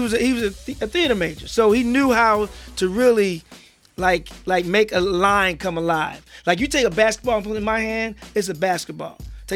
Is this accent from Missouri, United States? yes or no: yes; St. Louis, Missouri, United States; Man, I'm from the Lou. You know, I'm always stay true to the Lou.